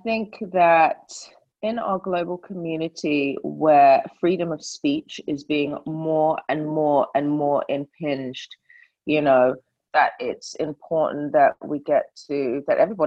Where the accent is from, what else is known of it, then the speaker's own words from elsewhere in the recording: United States; And my father is a black American Trinidadian. And I grew up all over the place. I grew up in the States. I grew up in as a military brat because he was in the American Air Force.